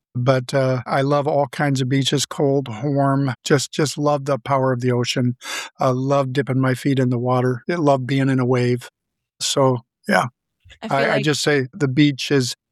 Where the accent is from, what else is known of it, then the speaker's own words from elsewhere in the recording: Missouri, United States; I'm a Missouri boy. I was raised in a pastor's family by a church planting pastor.